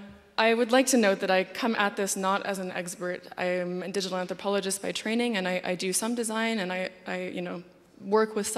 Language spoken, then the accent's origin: English; Las Vegas, Nevada, United States; also born or lived in Vancouver; I have a kind of weird accent. I'm a bit of a foreigner. I am Canadian from Vancouver, but I grew up in the post-industrial wastelands of Las Vegas